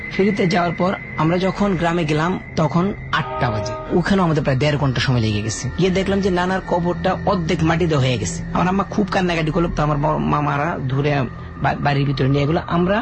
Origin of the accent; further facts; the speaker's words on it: Gazipur, Dhaka Division, Bangladesh; আমি পুবাল গাজীপুর থেকে এসেছি